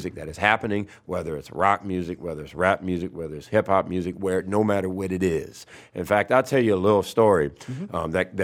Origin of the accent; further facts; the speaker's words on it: New Orleans, Louisiana, United States; my hometown kind of helped. I apologize. I'm serious. When I was okay. in high school, I really was not into the New Orleans rap at all.